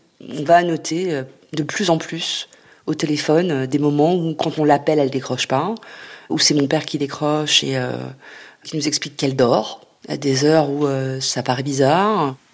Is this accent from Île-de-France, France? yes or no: yes; Gournay-sur-Marne, Île-de-France, France; j'ai 44 ans, j'ai grandi à Gournay-sur-Marne, dans une résidence pavillonnaire, avec mes deux frères. On était une famille issue de la classe moyenne